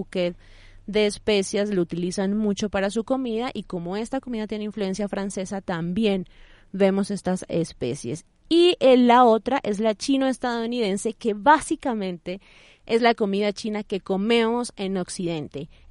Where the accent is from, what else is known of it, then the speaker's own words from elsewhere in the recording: Venezuela; Que yo, uno como venezolano no pueda comer arepas en algún lugar, no.